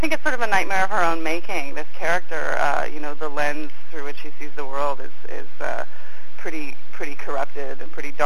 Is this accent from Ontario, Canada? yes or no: no; Vancouver, British Columbia, Canada; But growing up in Vancouver and in BC in the 70s, I met a lot of people who did have these really unusual childhoods